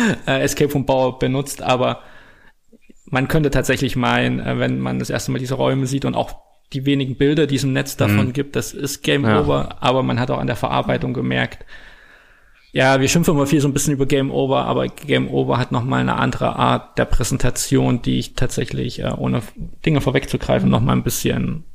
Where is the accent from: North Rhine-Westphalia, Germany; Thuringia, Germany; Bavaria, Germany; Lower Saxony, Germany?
Thuringia, Germany; Gera; Ich habe dich in meine alte Heimat entführt, nach Gera.